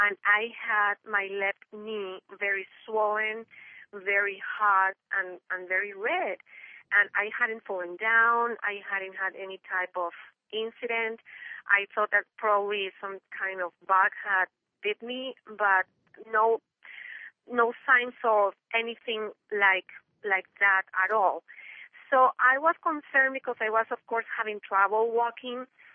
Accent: Colombia; now in Connecticut, United States; Because I am originally from Colombia, and I live here in Connecticut.

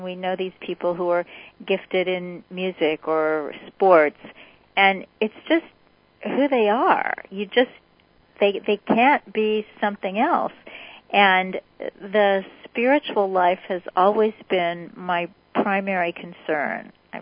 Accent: Kansas City, Missouri, United States; this was the 1960s, and I grew up in Kansas City, and I just hadn't seen a lot of things.

